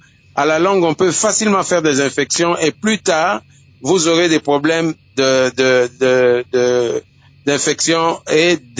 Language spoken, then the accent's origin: French; Kinshasa, DR Congo; chez nous, à Kinshasa